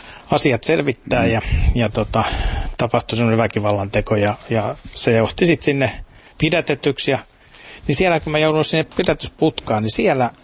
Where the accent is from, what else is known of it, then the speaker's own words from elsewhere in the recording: Hyvinkää, Uusimaa, Finland; Joo, se on mun kotikaupunki.